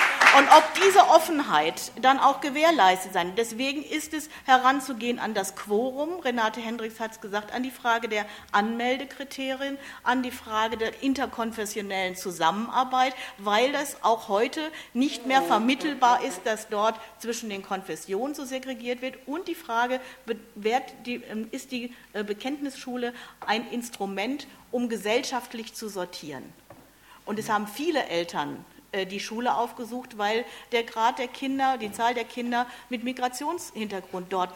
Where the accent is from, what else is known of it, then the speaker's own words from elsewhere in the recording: Paderborn, North Rhine-Westphalia, Germany; ich komme selbst aus Paderborn